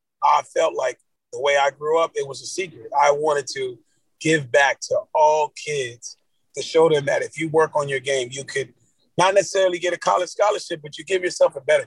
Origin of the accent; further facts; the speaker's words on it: Carroll City, Florida, United States; Well, yeah, I grew up in Carroll City, man. As a young kid, man, I spent about 10 to 12 years of my life there.